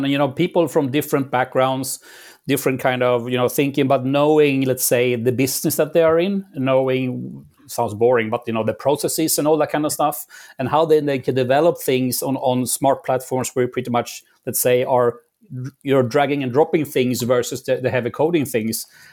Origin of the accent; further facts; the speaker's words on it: Sweden; English is a second language; We all know, yes, I'm from Sweden, right